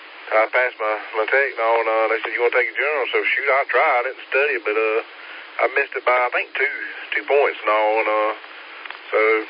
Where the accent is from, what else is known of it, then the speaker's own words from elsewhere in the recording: Greenwood, South Carolina, United States; I'm from Greenwood originally and all